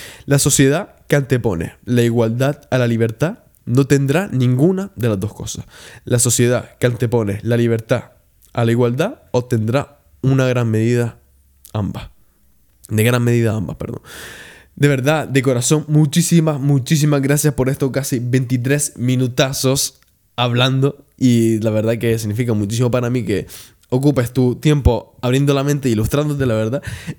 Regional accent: Canary Islands, Spain; En Gran Canaria, ¿vale? Donde vivo, yo soy canario.

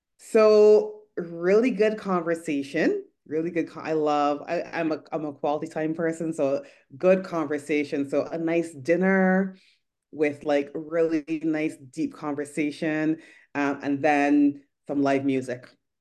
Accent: Barbados; My favorite childhood memory. It would have to be, so I grew up in Barbados.

